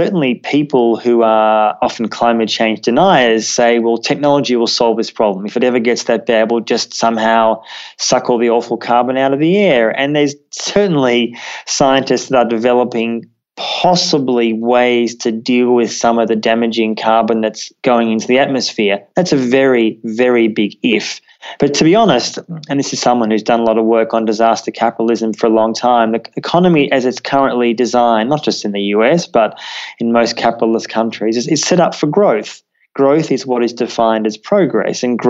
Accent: Australia; I'm originally from Australia.

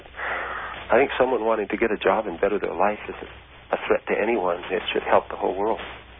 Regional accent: Skamania, Washington, United States; Up in Skamania, Washington.

